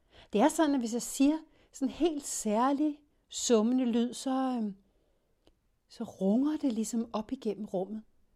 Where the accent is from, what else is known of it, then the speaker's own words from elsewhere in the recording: Copenhagen, Capital Region of Denmark, Denmark; accent: Copenhagen; now in Fredericia, Denmark; De andre, de driller mig med, at jeg taler københavnsk.